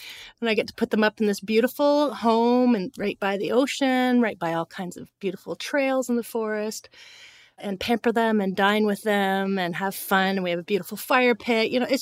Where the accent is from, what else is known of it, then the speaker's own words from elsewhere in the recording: Bowmanville, Ontario, Canada; I grew up in Bowmanville